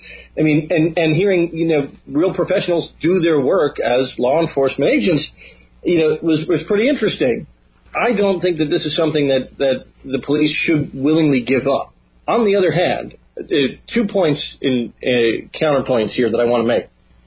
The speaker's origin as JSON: {"language": "English", "country": "United States", "said": "as an American, it feels like hiding those communications and preventing that form of transparency is particularly un-American to me."}